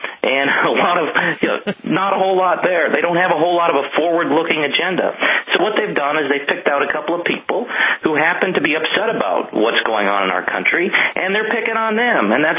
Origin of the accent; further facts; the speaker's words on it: North Dakota, United States; How do we get more responsible energy production out of places like my home state, North Dakota?